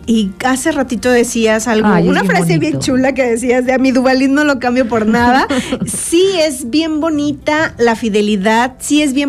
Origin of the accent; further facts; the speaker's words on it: Mexico; la verdad es que culturalmente, como mexicanos, crecemos desde que crecemos